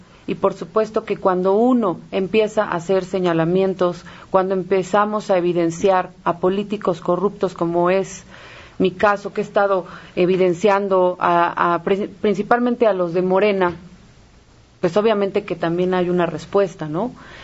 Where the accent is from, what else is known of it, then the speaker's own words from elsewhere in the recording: Azcapotzalco, Mexico City, Mexico; Soy orgullosamente de Azcapotzalco, nacida en Azcapotzalco, del barrio de Coltongo, y lo digo con mucho orgullo, soy de barrio.